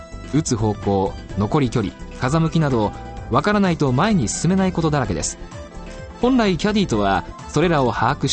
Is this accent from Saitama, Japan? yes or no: yes; Kawagoe, Saitama, Japan; 2020年東京オリンピックのゴルフの開催地が埼玉県川越市、僕の地元に決定しまして